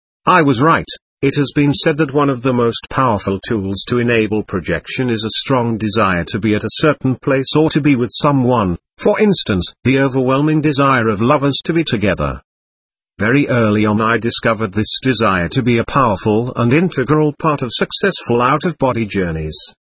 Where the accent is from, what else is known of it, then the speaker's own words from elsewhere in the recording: Germany; moved away; my place of birth, and where I grew up, a small quaint place near the Dutch border.